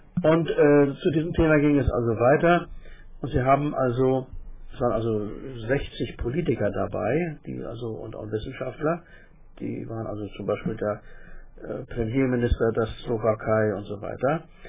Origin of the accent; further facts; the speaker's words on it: East Germany, Germany; Und da müssen wir uns hier als Ostdeutsche immer wieder daran gewöhnen